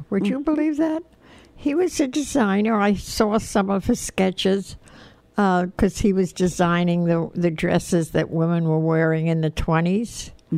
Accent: New York City, New York, United States; Well, I was born in the Bronx, and our apartment faced the park, Crotona Park, and there was a tennis court there.

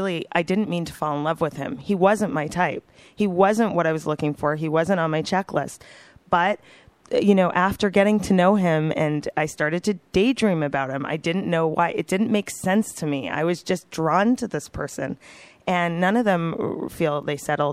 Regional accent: Toronto, Ontario, Canada; He was kind of the boy next door where I grew up in Toronto.

